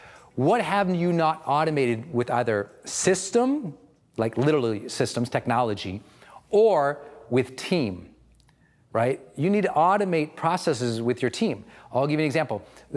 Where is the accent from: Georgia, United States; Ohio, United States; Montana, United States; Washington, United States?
Montana, United States; which I wanted to do because I'm from Montana. I'm so cheap.